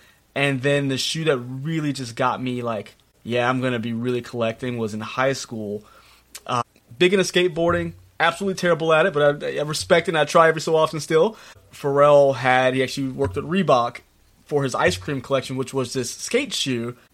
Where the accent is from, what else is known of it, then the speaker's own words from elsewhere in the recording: Texas, United States; See, growing up in Texas, T-Mac was one of my favorite players when he was with the Rockets.